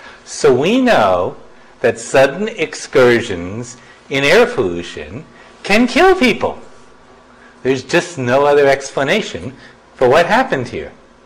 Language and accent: English; Boston, Massachusetts, United States; And now I'm from Boston.